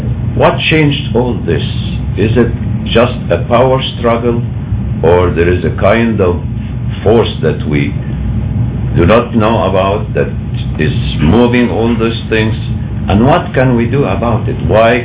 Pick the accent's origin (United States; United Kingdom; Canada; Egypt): Egypt; I'm a business consultant. I come from the Middle East, of course, and specifically from Egypt.